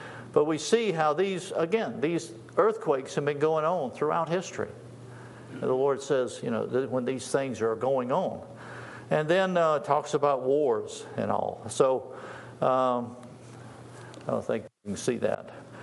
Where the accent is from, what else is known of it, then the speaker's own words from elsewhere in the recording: the South, United States; But anyway, I'm more from the South. I had that accent there.